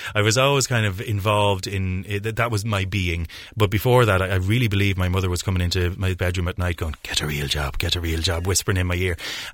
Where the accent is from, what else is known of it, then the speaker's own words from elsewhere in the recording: Ireland; I'm from Ireland myself, the Emerald Isle.